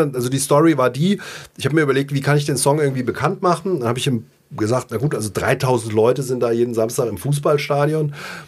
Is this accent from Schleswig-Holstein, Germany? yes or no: no; Langen, Hesse, Germany; also born or lived in Offenbach; in Offenbach gleich geboren. Aber ich glaube, ich bin aufgewachsen in Langen, knapp hinter der Grenze des Kreises Offenbach aus Darmstadt raus. Kommt noch Egelsbach dazwischen, aber in Langen bin ich aufgewachsen.